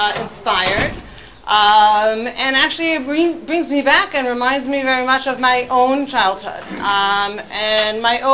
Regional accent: Crown Heights, New York, United States; I grew up in Lubavitch, I grew up in Crown Heights

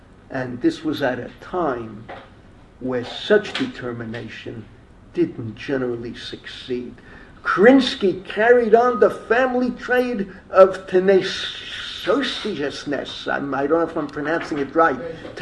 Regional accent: Bronx, New York, United States; see where I grew up in the Bronx

